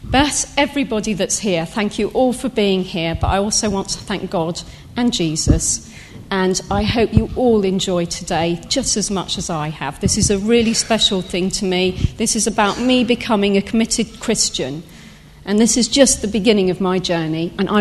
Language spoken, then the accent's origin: English; Portugal; I was brought up in Portugal.